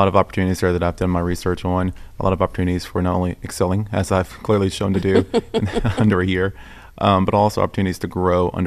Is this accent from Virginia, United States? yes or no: yes; Tappahannock, Virginia, United States; I'm from a place called the Northern Neck. It's the Tappahannock area here in Virginia. I grew up there.